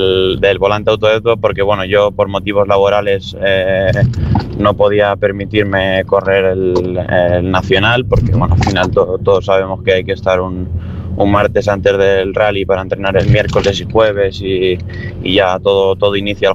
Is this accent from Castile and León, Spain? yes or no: no; Madrid, Community of Madrid, Spain; Bueno, pues yo soy un chico de Madrid, de 23 años.